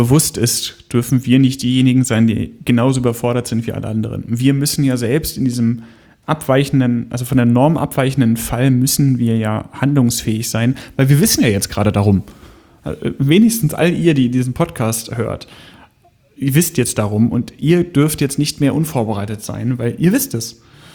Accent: Lower Saxony, Germany; aus meiner Heimat, der Region Hannover.

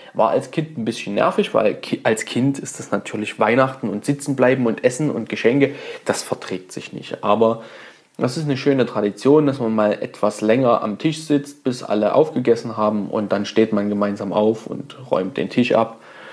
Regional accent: Saxony, Germany; ich komme aus dem Vogtland, das liegt in Südwestsachsen. Wir als kleines zänkisches Bergvolk können es nicht leiden, wenn man uns mit Sachsen beleidigt.

